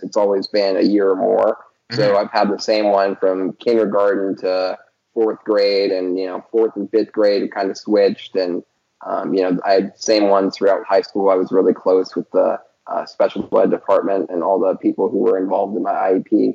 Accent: El Dorado Hills, California, United States; also born or lived in San Jose; so I was born in San Jose, California, and I was diagnosed 18 months.

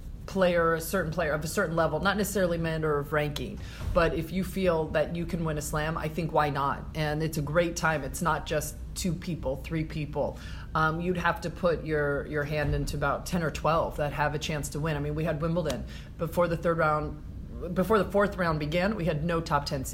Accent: California, United States; I'm from California, which is a little bit more of a different mindset than maybe in New York.

